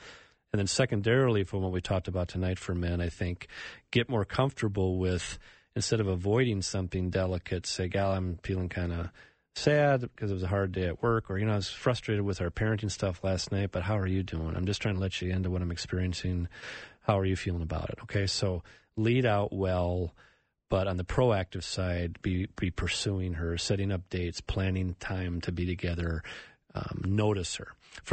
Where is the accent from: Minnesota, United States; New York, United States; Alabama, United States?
Minnesota, United States; Edina; we're from Edina